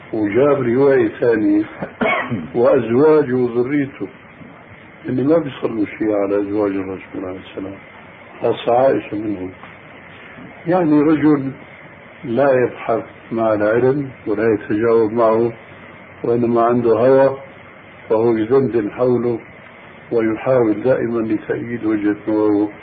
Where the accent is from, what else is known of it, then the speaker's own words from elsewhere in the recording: Syria; بيحكوا المكتب عندنا في الشام